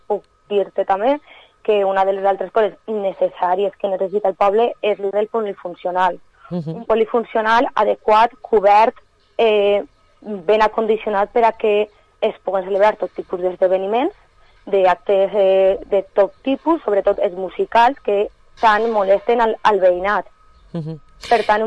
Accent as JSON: {"language": "Catalan", "town": "Betxí", "region": "Valencian Community", "country": "Spain", "said": "soc de Betxí, tinc un negoci a Betxí i en la plaça del poble."}